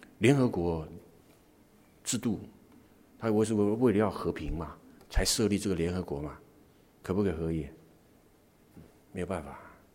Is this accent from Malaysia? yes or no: no; China; 我们中国人